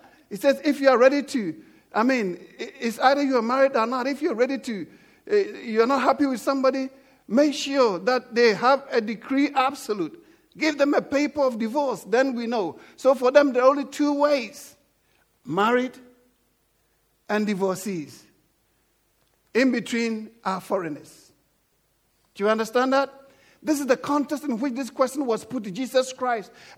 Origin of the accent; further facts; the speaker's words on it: United Kingdom; As it were, they are Europeans and we are British.